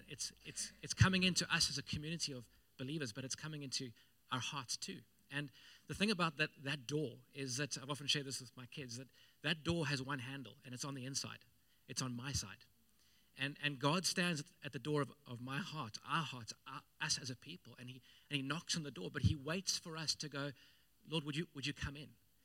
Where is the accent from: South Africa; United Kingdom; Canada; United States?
South Africa; Cape Town, Western Cape; I grew up in Cape Town in Rondebosch in the southern suburbs.